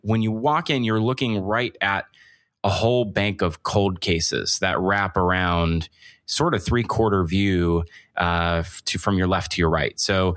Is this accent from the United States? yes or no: yes; Florida, United States; I'm from Florida, so this is like a big trip for me.